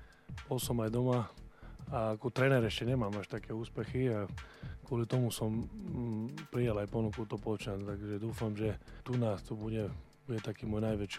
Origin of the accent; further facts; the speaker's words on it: Košice, Košice Region, Slovakia; aj keď ja som z Košice a je mi z toho veľmi smutno